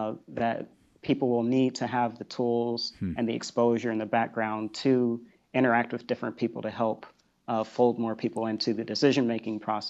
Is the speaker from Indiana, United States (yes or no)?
yes; Indianapolis, Indiana, United States; I'm from Indianapolis originally, so of a competitor city to Kansas City. And I was in an inner city public school, sort of the traditional, not so great public school.